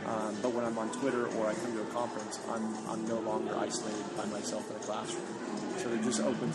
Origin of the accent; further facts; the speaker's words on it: San Diego, California, United States; I'm from San Diego, California